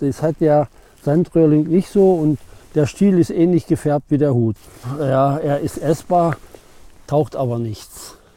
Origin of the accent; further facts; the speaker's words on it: Germany; now in Brandenburg, Germany; in meiner alten Heimat im Harzvorland.